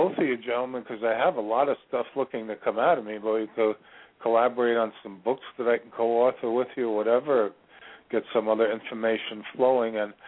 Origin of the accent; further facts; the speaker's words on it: Bayside, New York, United States; The house I grew up in Bayside, New York, there is now a public school there on the property.